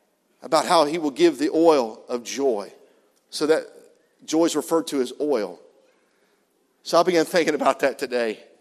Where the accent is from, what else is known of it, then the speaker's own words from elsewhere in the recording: Ohio, United States; And so for Motor Earl, I guess I am from Southern Ohio.